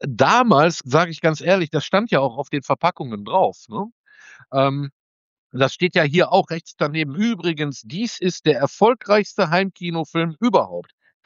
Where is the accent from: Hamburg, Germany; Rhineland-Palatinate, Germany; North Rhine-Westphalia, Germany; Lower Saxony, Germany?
North Rhine-Westphalia, Germany; Moers; Ich bin ja ursprünglich aus der Stadt Moers, da bin ich aufgewachsen.